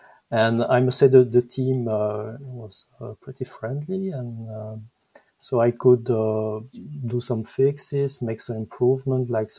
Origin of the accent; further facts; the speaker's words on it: Belgium; accent: French; English is a second language; So I'm Belgian, and maybe my French accent is showing